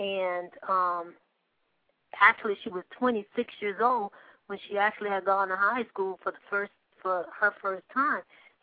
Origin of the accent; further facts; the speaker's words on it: New Orleans, Louisiana, United States; now in New York, United States; I'm from New Orleans, Louisiana. I'm here in New York